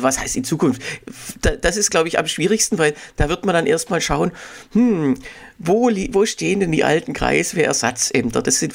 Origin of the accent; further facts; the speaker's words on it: Heilbronn, Baden-Württemberg, Germany; das war bei uns in Heilbronn halt